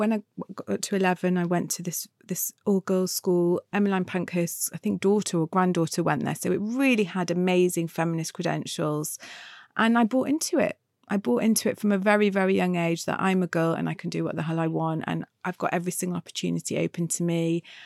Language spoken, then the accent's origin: English; Manchester, North West England, United Kingdom; And, you know, I was living in Manchester. I'm from Manchester. I was living there at a time when Manchester was a very cool music scene.